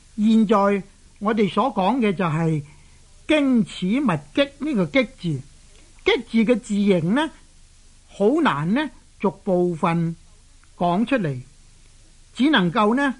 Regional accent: Guangdong, China; 同我们广东人读书读做契呢是有些少不相同

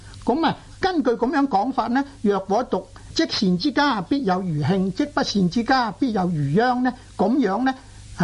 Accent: Guangdong, China; 我哋广东人咧吓，将酸涩苦涩个涩字咧，系读呢个字

